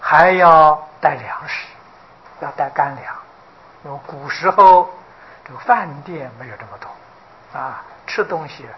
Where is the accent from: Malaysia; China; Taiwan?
China; 我这个年龄，这个小时候在大陆啊，我们来说是逃难了，跟日本人打仗啊